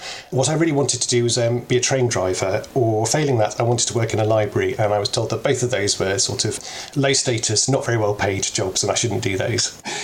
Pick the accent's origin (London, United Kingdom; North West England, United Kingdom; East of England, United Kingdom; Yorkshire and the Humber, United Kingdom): North West England, United Kingdom; Liverpool; And we grew up in Liverpool, and we didn't have a car for a long time as children, so we used to go everywhere by bus.